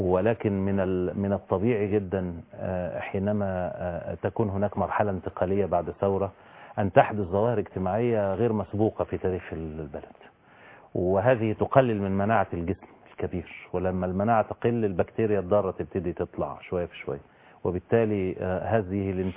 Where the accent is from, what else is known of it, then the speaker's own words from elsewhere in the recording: Egypt; لكننا جميعا نقر كمصريين